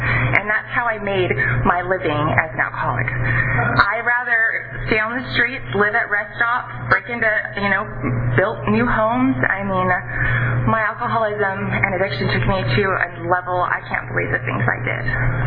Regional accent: Three Rivers, California, United States; now in Visalia, United States; I'm from Three Rivers, so they said, we have an apartment in Visalia

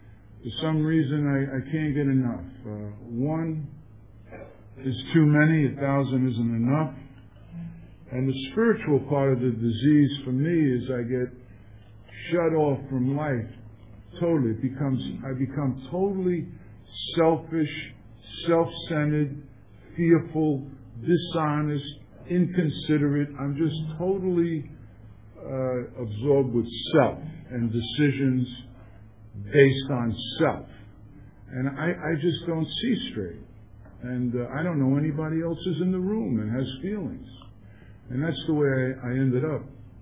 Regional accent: Bronx, New York, United States; and I come from Bronx, New York, and, you know, the code of the streets was reputation and respect.

